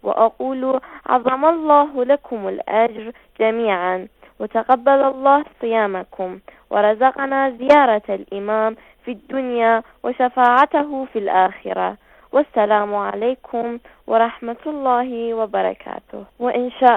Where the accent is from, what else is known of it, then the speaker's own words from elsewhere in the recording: Iraq; السلام عليكم، … من العراق.